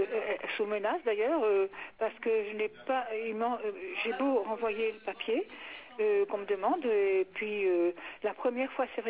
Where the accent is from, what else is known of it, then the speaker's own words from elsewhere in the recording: Belgium; born there; Je suis née en Belgique